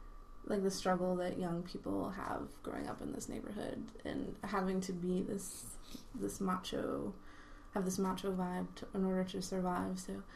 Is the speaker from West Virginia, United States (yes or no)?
no; New York, United States; also born or lived in Massachusetts; Yeah, I grew up in New York. I grew up upstate a little bit.